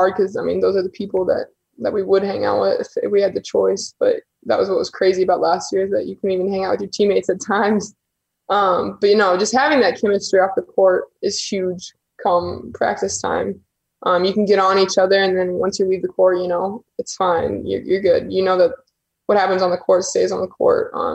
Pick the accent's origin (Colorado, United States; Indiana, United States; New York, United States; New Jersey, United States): Indiana, United States; I grew up in Indiana, you know, places like Purdue and IU, I get so excited to play there.